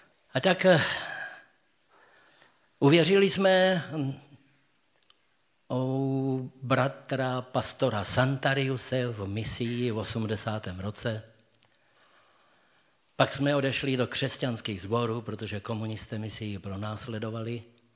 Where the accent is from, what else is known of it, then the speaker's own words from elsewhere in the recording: Michalovce, Košice Region, Slovakia; moved away as an adult; now in Czechia; pocházím z východního Slovenska, od Michalovců. V 60. roce jsem přišel budovat Ostravsko a tento kraj se pro mě stal zemi zaslíbenou.